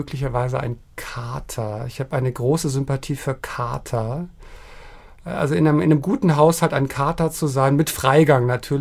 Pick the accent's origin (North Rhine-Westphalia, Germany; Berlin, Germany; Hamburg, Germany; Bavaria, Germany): Berlin, Germany; ich bin ja in West-Berlin groß geworden